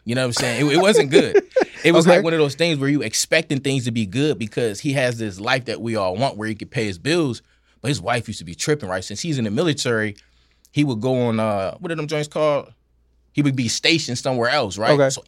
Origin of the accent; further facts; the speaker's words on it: New York City, New York, United States; because, you know, I grew up in the Bronx, and I was like, damn, I used to grow up next to trash.